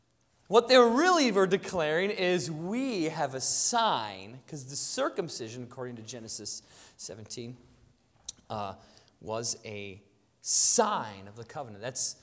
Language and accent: English; United States; We're American mutts, and I hope that you don't take that offensively.